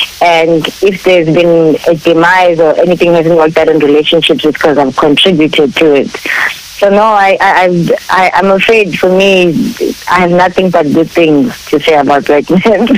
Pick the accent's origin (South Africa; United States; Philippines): South Africa; I'm black. I'm a South African.